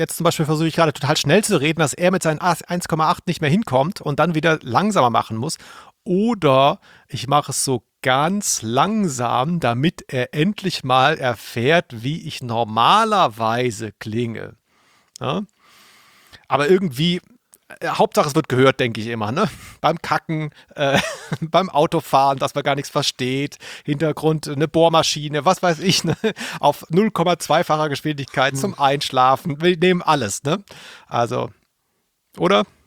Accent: Cologne, North Rhine-Westphalia, Germany

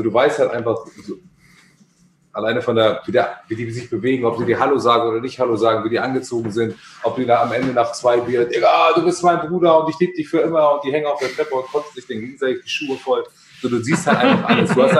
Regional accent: Hamburg, Germany; Ja. Born and raised.

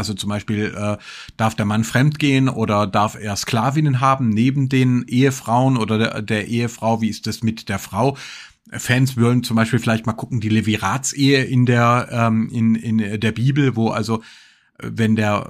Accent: Sielmingen, Baden-Württemberg, Germany; Das ist auch noch bei in Silmingen, wo ich aufgewachsen bin

